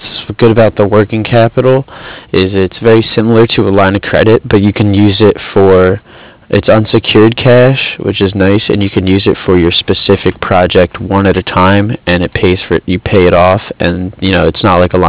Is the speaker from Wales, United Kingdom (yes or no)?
yes; Cardiff, Wales, United Kingdom; I'm from Cardiff.